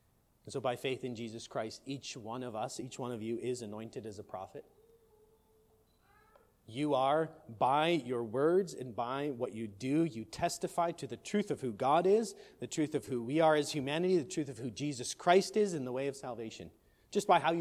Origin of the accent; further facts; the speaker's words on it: Richmond Hill, Ontario, Canada; I'm from Richmond Hill, you're down here in Scarborough